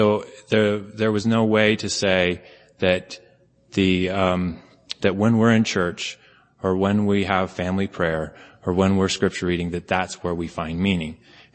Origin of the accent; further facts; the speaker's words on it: Salt Lake City, Utah, United States; born there; Okay, so I was born in Salt Lake City, and I have a multi-generational Latter-day Saint family from Restoration on both sides.